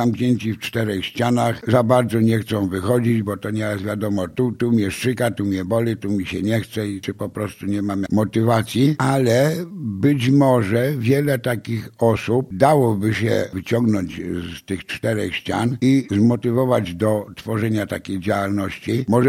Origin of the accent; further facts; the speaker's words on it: Sandomierz, Świętokrzyskie Voivodeship, Poland; Dzień dobry, jestem z Sandomierza i zaliczam się do seniorów 60+.